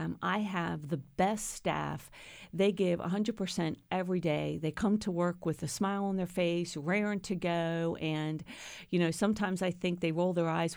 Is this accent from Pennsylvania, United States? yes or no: yes; Pennsylvania, United States; also born or lived in Georgia; So just born and raised in York County, met my husband, got married at the age of 21, had two children.